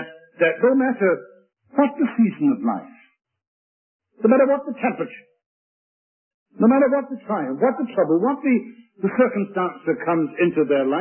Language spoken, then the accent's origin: English; United Kingdom; When I was a boy growing up in Britain